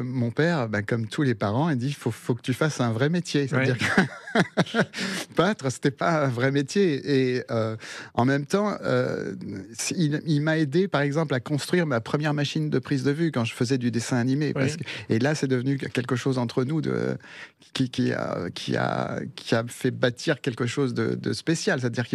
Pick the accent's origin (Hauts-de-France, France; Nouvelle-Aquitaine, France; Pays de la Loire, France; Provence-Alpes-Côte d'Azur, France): Nouvelle-Aquitaine, France; Mont-de-Marsan; also born or lived in Uruguay; c'est là où j'ai passé ma petite enfance. D'abord, on a vécu en Uruguay. Donc maman est sud-américaine et moi j'ai appris le français à l'école. Quand je suis revenu d'Uruguay, on m'appelait le petit espagnol à l'école.